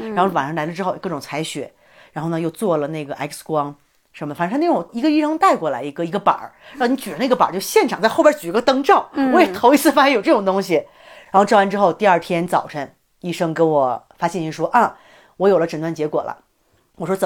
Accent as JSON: {"language": "Chinese", "country": "Mexico", "said": "我们墨西哥人我们是 O 型，我们是像 O 一样这么粗。"}